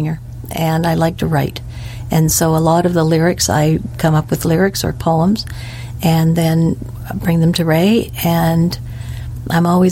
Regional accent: Sackville, New Brunswick, Canada; Well, I grew up in Sackville, so I remember very, very clearly what it was like when the foundry whistles blew

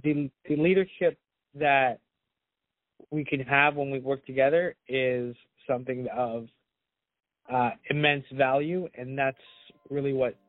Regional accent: Hamilton, Ontario, Canada; I'm trying to make change because I'm from Hamilton

